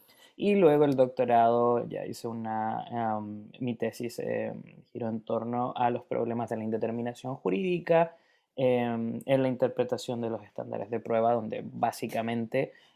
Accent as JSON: {"language": "Spanish", "country": "Chile", "said": "Yo soy chileno, estudié allá mi pregrado, luego ejercí como abogado litigante por 3 años en Santiago, en la capital"}